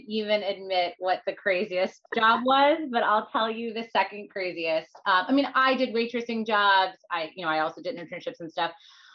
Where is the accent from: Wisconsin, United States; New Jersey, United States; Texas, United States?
New Jersey, United States; So I grew up in New Jersey, was fully middle class.